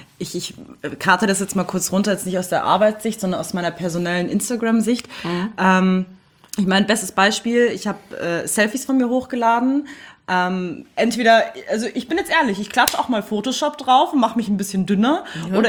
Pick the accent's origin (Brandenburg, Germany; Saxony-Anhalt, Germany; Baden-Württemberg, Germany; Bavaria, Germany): Bavaria, Germany; Das war bei uns in Bayern beispielsweise so die Vorplattform, um mit deinen Leuten halt zu kommunizieren.